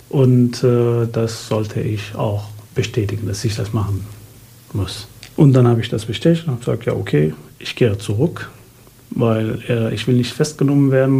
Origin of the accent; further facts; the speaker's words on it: Syria; German is a second language; now in Germany; Ja, und in Deutschland sind wir zur Polizei gegangen. Und da haben wir gesagt, sind wir Syrer.